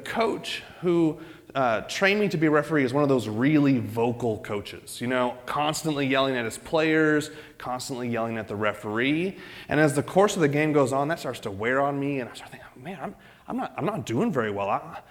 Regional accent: Broken Arrow, Oklahoma, United States; So I grew up in Broken Arrow, Oklahoma, and we have a huge soccer complex on the outside of town.

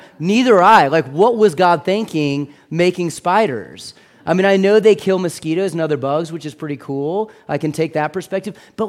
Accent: Houston, Texas, United States; I lived in Houston, Texas. I grew up in Houston, Texas, Gulf climate.

